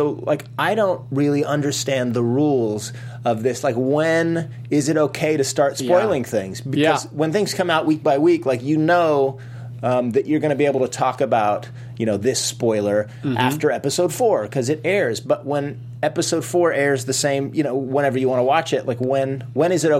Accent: Fresno, California, United States; And mind you, I grew up in Fresno, California

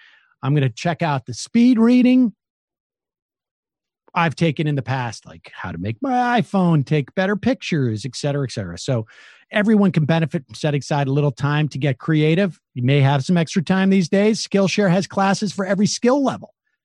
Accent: Massachusetts, United States; I'm from Massachusetts.

